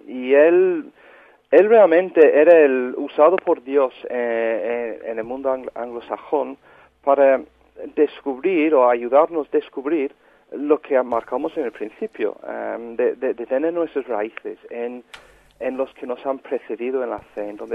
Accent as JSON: {"language": "Spanish", "region": "England", "country": "United Kingdom", "second_language": "Spanish", "said": "yo como inglés tengo que tener mucho cuidado"}